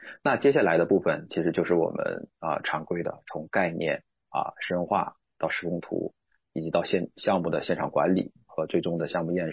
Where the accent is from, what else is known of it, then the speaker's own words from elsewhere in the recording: Northeast China, China; now in Shanghai, China; 其实我从小就生活在东北啊，那现在是主要工作在上海。